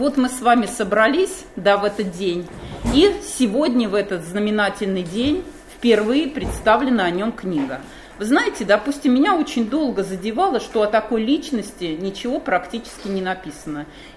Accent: Bryansk, Bryansk Oblast, Russia; Это моя малая родина, это сегодня Бежицкий район города Брянска, где я проживаю.

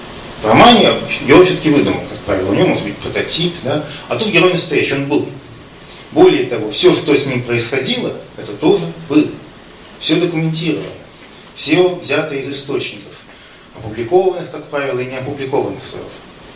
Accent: Yekaterinburg, Sverdlovsk Oblast, Russia; Я очень люблю этот город, хотя сам уралец, я из Екатеринбурга.

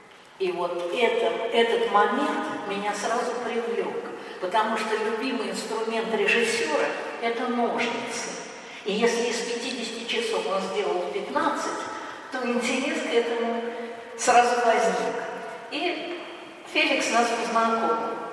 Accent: Voronezh, Voronezh Oblast, Russia; Мой родной город Воронеж был изображен на этом макете.

